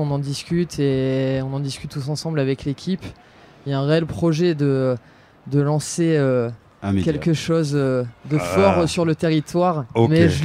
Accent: Hauts-de-France, France; je suis originaire du Nord, hein, donc du Nord de la France, pas du Nord du Tarn.

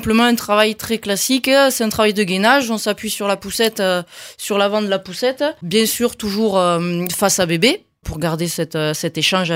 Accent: Rodez, Occitanie, France; De Rodez. Je suis ruthénoise.

